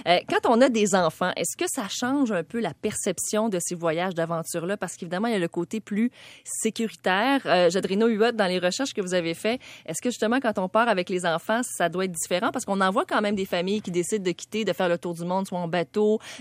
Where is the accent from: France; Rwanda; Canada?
Canada; Quebec; Magnifique région, je viens